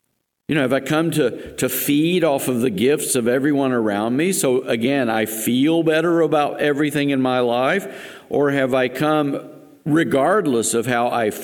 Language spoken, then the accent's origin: English; Appalachia, United States; I'm from Appalachia, so this happens all the time.